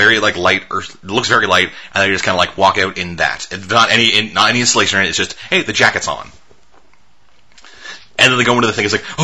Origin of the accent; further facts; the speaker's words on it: Canada; Yeah, but, like, we're Canadian, so...